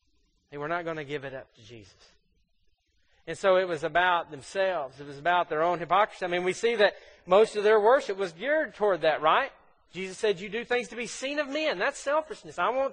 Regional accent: Mississippi, United States; I'm from Mississippi. That makes perfect sense.

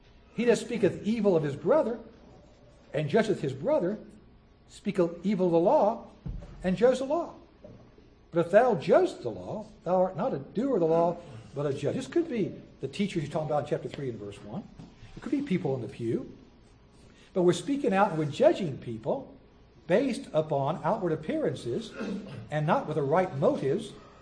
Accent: the South, United States; Now, I'm a Southerner. I've been in the South more than I've been in the North.

